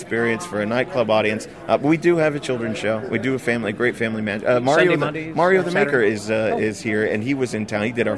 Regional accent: Conroe, Texas, United States; Houston. I grew up in the Houston area.

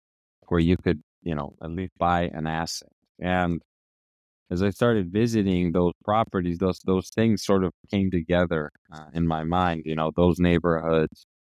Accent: Mexico City, Mexico; and I'm from Mexico City.

